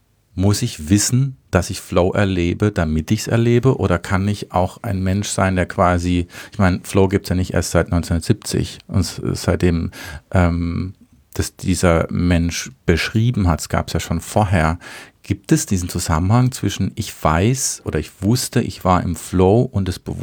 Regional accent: Baden-Württemberg, Germany; Selber als Badener

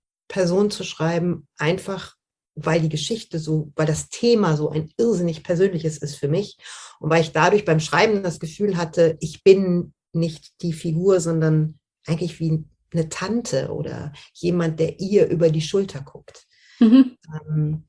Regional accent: Düsseldorf, North Rhine-Westphalia, Germany; Ich bin in Düsseldorf aufgewachsen, im Rheinland, gar nicht so weit weg von auch Cornelia Funkes Aufwachsort.

